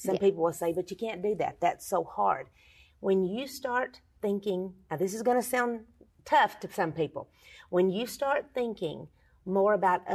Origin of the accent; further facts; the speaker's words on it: Texas, United States; Well, you know, when you're from Texas, like